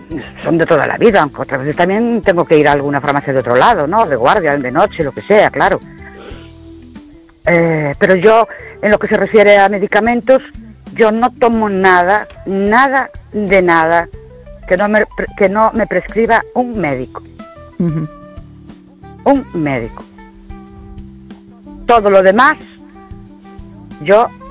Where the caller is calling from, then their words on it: Ourense, Galicia, Spain; de Ourense.